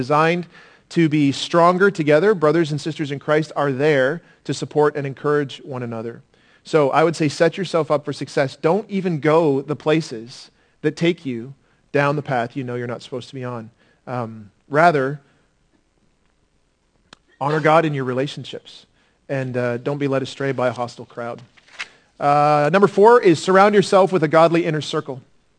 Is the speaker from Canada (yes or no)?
yes; Ontario, Canada; I'm from Ontario. I'm supposed to be insensitive, right?